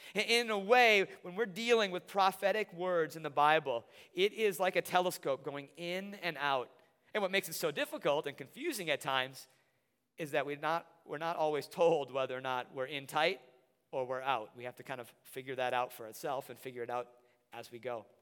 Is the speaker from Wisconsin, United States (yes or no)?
yes; La Crosse, Wisconsin, United States; And so I was back in the North La Crosse area where I grew up for my whole growing up years.